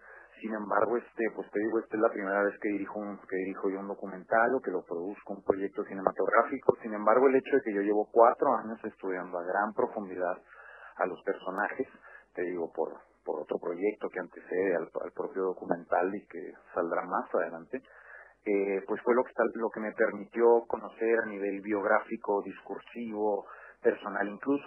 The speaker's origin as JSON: {"language": "Spanish", "country": "Mexico", "said": "tengo 29 años, soy de México."}